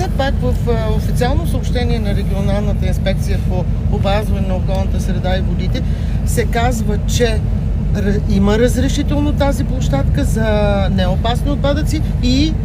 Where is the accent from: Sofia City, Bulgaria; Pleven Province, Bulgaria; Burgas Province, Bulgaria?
Pleven Province, Bulgaria; Pleven; Ние сме от Плевен, какво да направим?